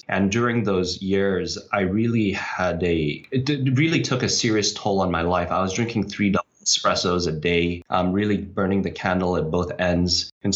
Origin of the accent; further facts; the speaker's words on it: Hong Kong; So I grew up in Hong Kong, which has very much been in the news recently.